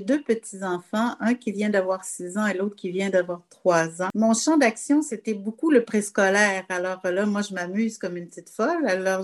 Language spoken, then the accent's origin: French; Montreal, Quebec, Canada; J'ai été élevée à Montréal, mais j'ai eu la chance d'avoir un chalet familial au bord d'un lac dans la forêt des Hautes-Laurentides avec les montagnes.